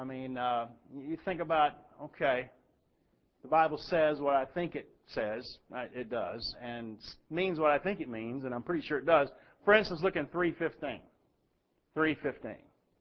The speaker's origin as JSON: {"language": "English", "country": "United States", "said": "Because I'm an American."}